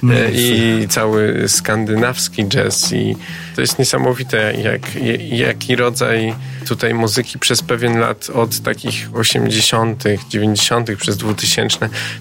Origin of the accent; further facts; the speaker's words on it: Ząbki, Masovian Voivodeship, Poland; also born or lived in Warsaw; Ząbki, tam się wychowałem, urodziłem się w Warszawie, ale całe życie praktycznie młodzieńcze spędziłem w Ząbkach